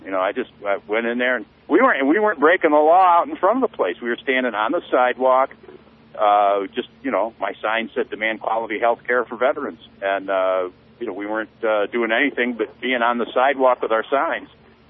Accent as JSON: {"language": "English", "town": "Toledo", "region": "Ohio", "country": "United States", "said": "I'm from Toledo, Ohio."}